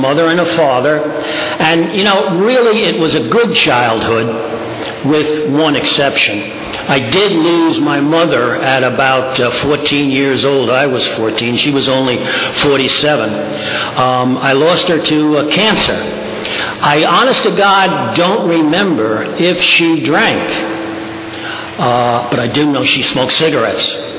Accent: Brooklyn, New York, United States; Part of that reason is growing up in New York, and specifically Brooklyn

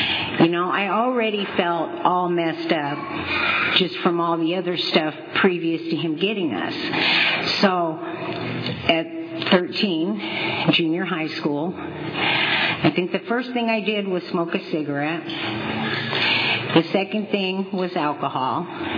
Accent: San Diego, California, United States; I grew up in San Diego. So from Mountain View, I hitchhiked back down to San Diego.

